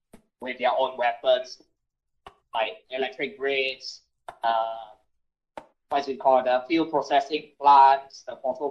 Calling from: Thailand; And I'm actually calling from Thailand.

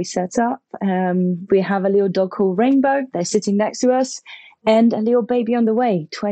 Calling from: London, United Kingdom; We are calling in from London.

